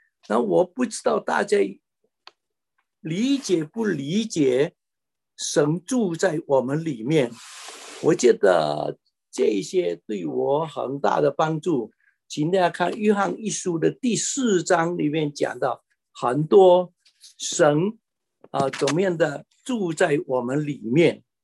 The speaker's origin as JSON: {"language": "Chinese", "country": "Singapore", "said": "那么我是新加坡人，新加坡已经立法不让新加印度人入境了"}